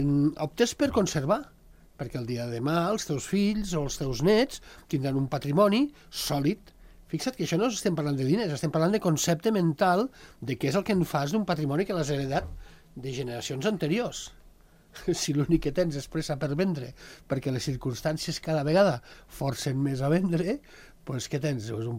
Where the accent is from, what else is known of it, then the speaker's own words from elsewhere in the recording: Fontaneda, Sant Julià de Lòria, Andorra; Això és un fenomen que ha passat, per exemple, al meu poble de Fontaneda.